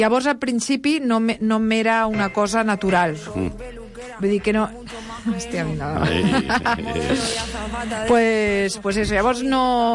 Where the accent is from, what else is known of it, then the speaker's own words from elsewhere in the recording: L'Hospitalet de Llobregat, Catalonia, Spain; Que jo, vull dir, jo m'he criat a Hospitalet Bellvitge.